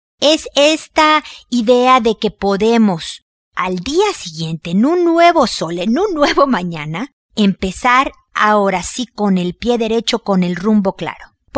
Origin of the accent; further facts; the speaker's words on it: Mexico; now in Chile; yo no he estado invitada porque no estoy viviendo ahí, aunque soy mexicana, vivo en Chile